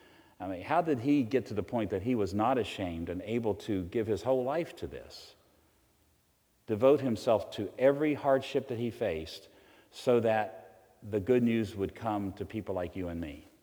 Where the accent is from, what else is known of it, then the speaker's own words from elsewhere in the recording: Roanoke, Virginia, United States; I grew up in Roanoke, Virginia. I'm a hillbilly from Southwest Virginia. Proud of it.